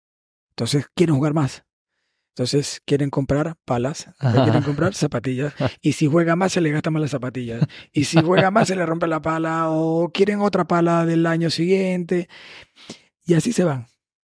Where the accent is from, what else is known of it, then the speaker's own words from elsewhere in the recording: Panama; Oye, soy de Panamá, ta, ta, ta, ta, ta.